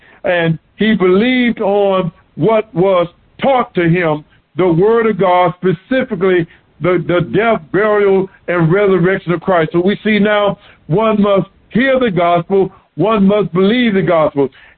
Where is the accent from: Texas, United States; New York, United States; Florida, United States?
Florida, United States; I'm from Florida. I am a Floridian.